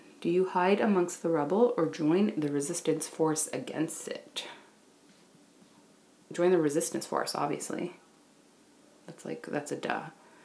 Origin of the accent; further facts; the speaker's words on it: Canada; being Canadian isn't amazing. It is. I'm so grateful to be Canadian